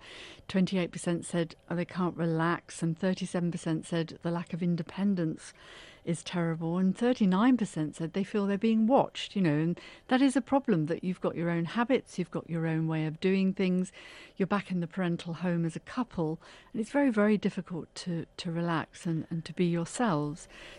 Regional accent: United Kingdom; talking about money is something we don't do very well as British people.

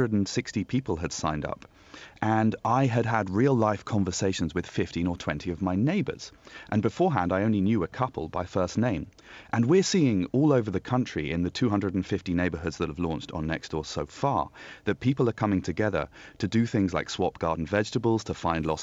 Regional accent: United Kingdom; Well, I'm British and I'm quite shy.

